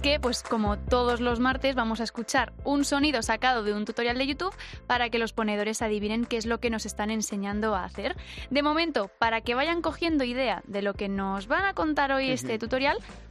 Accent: Aragon, Spain; No, a mí me pasa, en mi pueblo, por ejemplo, no tenemos ni bar, ni piscina, porque eso también anima mucho, nada. Entonces tú allí, claro, o te mueves al pueblo de al lado

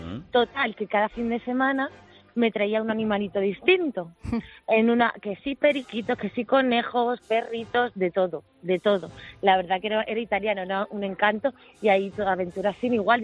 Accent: Castilla-La Mancha, Spain; yo soy manchega, y terminé allí por cosas de la vida.

